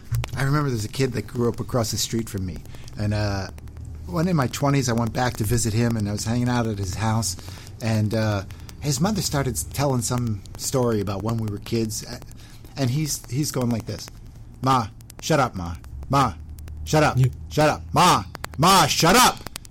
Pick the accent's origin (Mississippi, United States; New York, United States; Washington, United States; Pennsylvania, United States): Pennsylvania, United States; Philadelphia; Like, I grew up in Philadelphia, a bunch of Italian people.